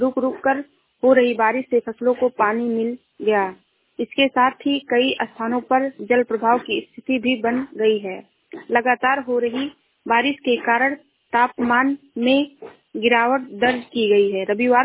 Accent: Uttar Pradesh, India; मैं जिला श्रावस्ती से हूँ।

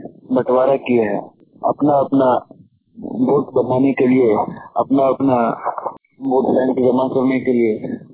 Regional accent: Bihar, India

